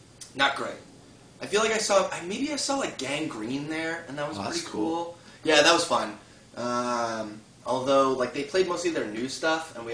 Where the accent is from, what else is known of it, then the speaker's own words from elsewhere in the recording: Croton-on-Hudson, New York, United States; It's a weird little county. It's very wealthy. It's beautiful. I grew up in Croton-on-Hudson, which is...